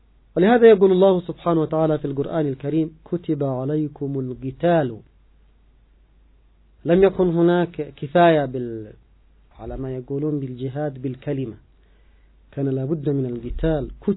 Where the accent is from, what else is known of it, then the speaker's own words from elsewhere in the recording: Yemen; نحن كشعب يمني، شعوب المنطقة بشكل عام